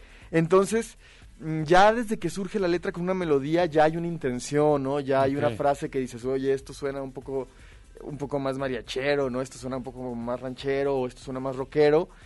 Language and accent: Spanish; Mexico; yo al final pues soy mexicano, como tortas ahogadas los domingos.